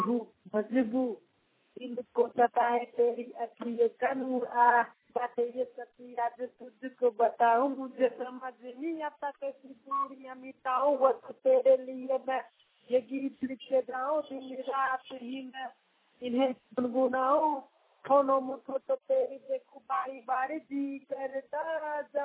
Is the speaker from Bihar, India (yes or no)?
yes; Bihar, India; राज्य घर तिलखा, जिला समस्तीपुर का निवासी हूँ।